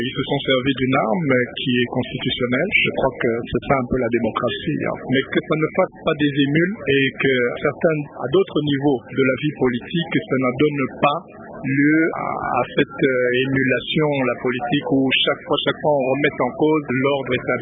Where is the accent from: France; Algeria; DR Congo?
DR Congo; Kinshasa; je suis de Kinshasa.